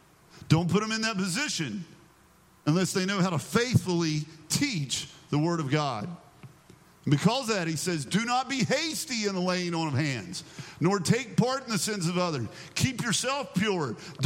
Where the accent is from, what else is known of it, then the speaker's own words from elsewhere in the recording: West Virginia, United States; he started making fun of me because I was from West Virginia.